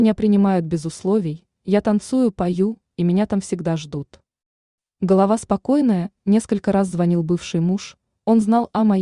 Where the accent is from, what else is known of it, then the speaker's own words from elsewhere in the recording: Chuvashia, Russia; Одним из первых моих действий была поездка на малую родину, в Чувашию.